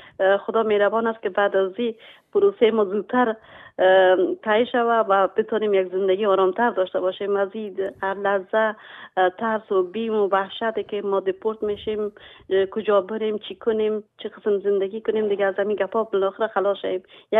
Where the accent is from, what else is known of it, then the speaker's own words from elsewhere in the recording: Afghanistan; moved away; هر دوی ما دو خانومی که از افغانستان آمدیم دوچار تکلیف روانی هستیم و بودیم هم در افغانستان